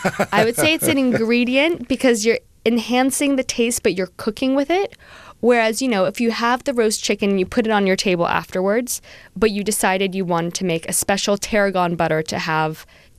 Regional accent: Los Angeles, California, United States; moved away as an adult; also born or lived in Prague / London; You know, I sound like this. I'm American. I grew up in Los Angeles, but my family's French. My mom is also Greek-American. So I've traveled a lot growing up.

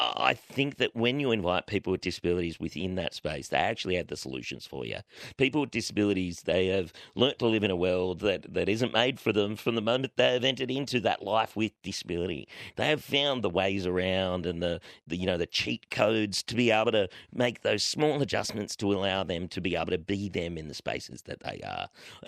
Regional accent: New South Wales, Australia; So I grew up in New South Wales wheelchair sports

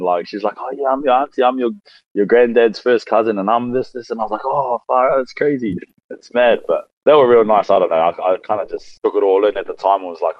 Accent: New Zealand; I grew up in New Zealand. I pretty much grew up a Māori kid.

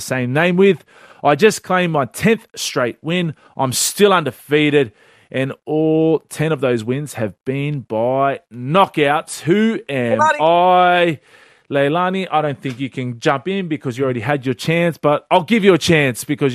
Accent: Campbelltown, New South Wales, Australia; born there; I was going to move into with both Scottish and Cook Island heritage. I was born in Campbelltown, Western Sydney, and I'm 28 years of age.

